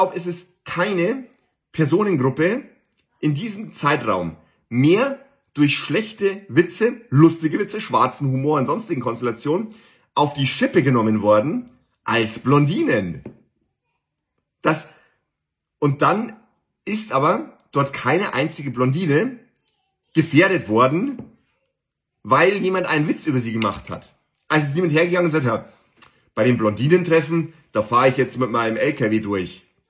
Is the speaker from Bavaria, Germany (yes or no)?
yes; Bavaria, Germany; ich bin hier in Bayern aufgewachsen.